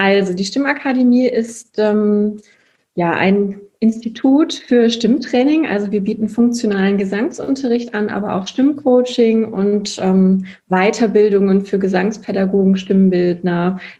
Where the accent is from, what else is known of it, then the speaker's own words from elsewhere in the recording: Aachen, North Rhine-Westphalia, Germany; Ich komme ja aus Aachen